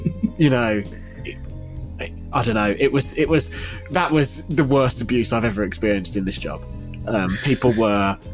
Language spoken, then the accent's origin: English; Birmingham, West Midlands, United Kingdom; No, I'm from Birmingham.